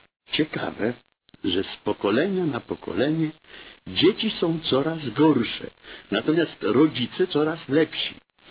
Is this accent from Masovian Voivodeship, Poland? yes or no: no; Końskie, Świętokrzyskie Voivodeship, Poland; Wojenne dzieciństwo spędziłem w domu dziadków w miasteczku Końskie na Kielecczyźnie. … była tam dosyć znana.